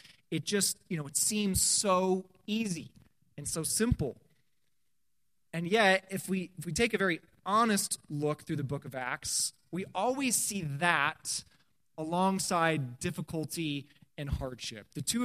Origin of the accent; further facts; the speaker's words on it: Indiana, United States; I'm from Indiana. It's just humid all the time.